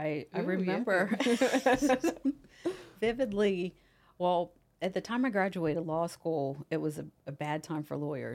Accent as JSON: {"language": "English", "region": "Pennsylvania", "country": "United States", "said": "I came all the way from Washington County, Pennsylvania, to Washington, D.C."}